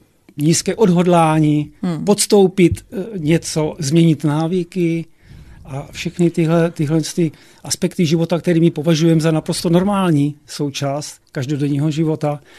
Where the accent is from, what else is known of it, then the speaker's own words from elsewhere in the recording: Úpice, Hradec Králové Region, Czechia; No, ta oblast celé Podkrkonoší je takový drsnější kraj.